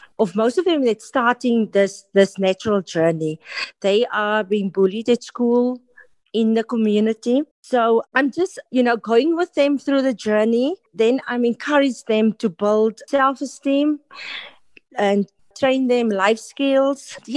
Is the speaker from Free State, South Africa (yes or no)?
no; Citrus Town, Western Cape, South Africa; I'm from a small town in the Western Cape. It's called Citrus Town. Well known for the citrus.